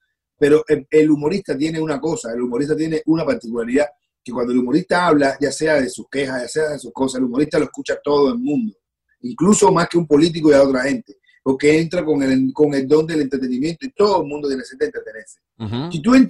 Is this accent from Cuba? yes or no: yes; Cuba; moved away; nosotros nos fuimos de Cuba